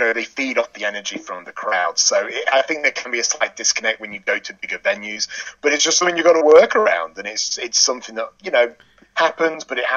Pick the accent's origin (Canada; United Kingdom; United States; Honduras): United Kingdom; England; I think thankfully being English has actually weirdly helped me in this.